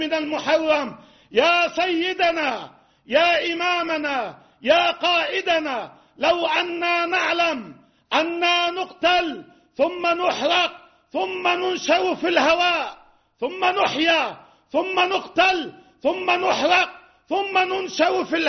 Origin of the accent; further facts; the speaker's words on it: Lebanon; نحن هنا من لبنان نقول للعالم كله